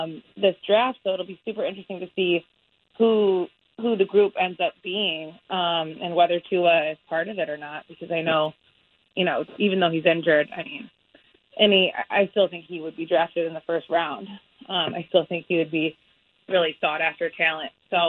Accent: Wisconsin, United States; Yeah, I'm from Wisconsin, but I went to Northwestern.

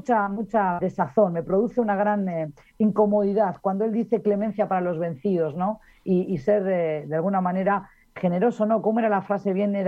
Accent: Basque Country, Spain; el País Vasco, de donde yo vengo, o Galicia, que son las dos regiones con las que estoy más íntimamente ligada por lazos de sangre.

